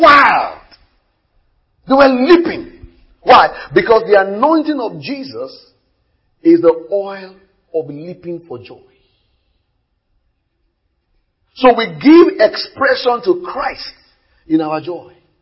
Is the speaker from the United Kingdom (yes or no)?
no; Ibadan, Oyo, Nigeria; now in Lagos, Nigeria; So, you know, I grew up in Ibadan.